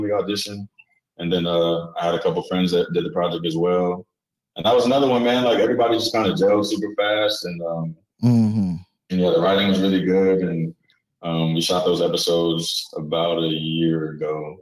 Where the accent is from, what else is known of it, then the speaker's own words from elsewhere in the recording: Atlanta, Georgia, United States; But, you know, just growing up in Atlanta, you hear things, you know about Big Meech